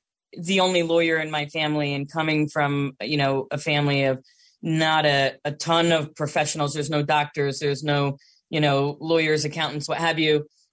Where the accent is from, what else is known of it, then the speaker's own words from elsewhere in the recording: Canada; I'm better than Canadian. I'm French Canadian.